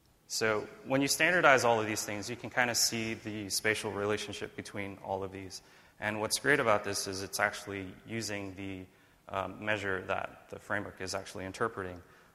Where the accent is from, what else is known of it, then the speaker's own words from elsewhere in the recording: United States; It's really hard for me because I'm an American.